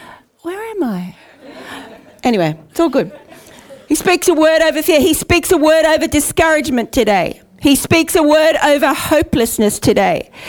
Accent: Australia; But one of my filters is I'm Australian.

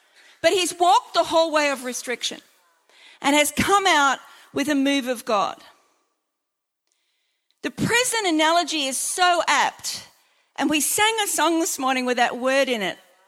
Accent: Australia; as an Australian

